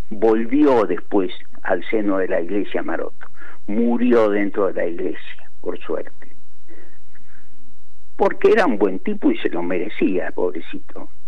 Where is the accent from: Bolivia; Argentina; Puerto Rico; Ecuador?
Argentina; Mendoza; Todos los años, como buen mendocino, voy a Chile.